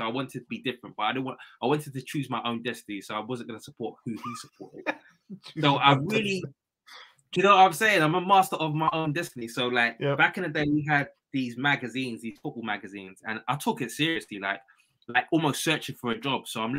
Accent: London, United Kingdom; We're from London, no connection with Birmingham.

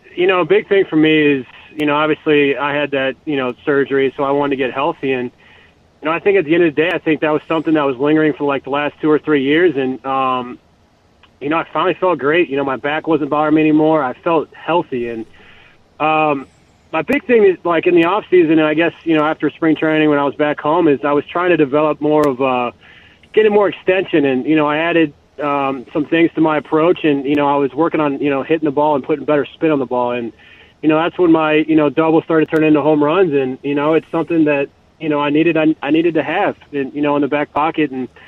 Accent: St. Louis, Missouri, United States; because I'm from St. Louis

